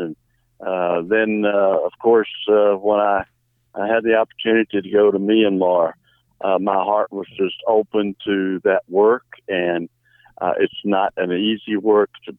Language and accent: English; United States; I'm an American. I'm a country boy.